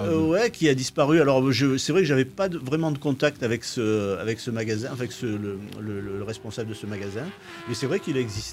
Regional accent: Lille, Hauts-de-France, France; now in Ardèche, France; depuis 1988 que j'ai quitté Lille, ben, je reviens régulièrement

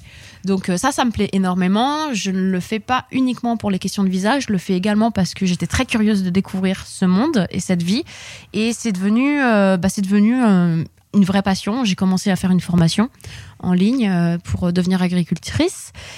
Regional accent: France; accent: French; Et avec mon accent français, je disais aux camionneurs australiens s'ils avaient le droit de passer ou pas

